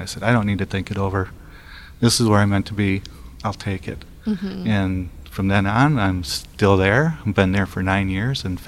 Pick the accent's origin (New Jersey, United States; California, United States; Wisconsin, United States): Wisconsin, United States; So after that, we left for to go to my hometown in Wisconsin and for a family function.